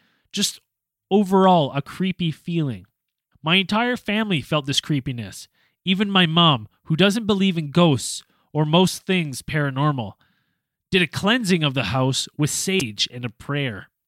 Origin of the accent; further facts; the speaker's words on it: West Kelowna, British Columbia, Canada; Like my parents' home that I grew up in West Kelowna there